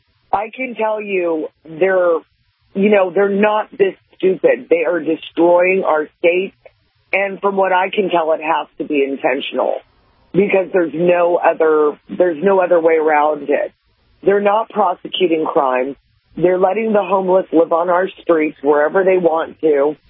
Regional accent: Santa Monica, California, United States; Well, you know, I've lived in California my whole life. I was born in Santa Monica, and it's becoming unrecognizable.

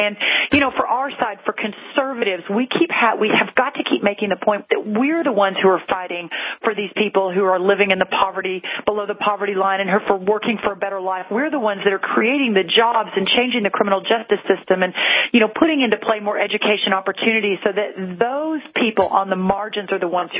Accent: Texas, United States; and by the way, I came from Texas. I'm now at the White House sort of bringing the Texas model, I like to think.

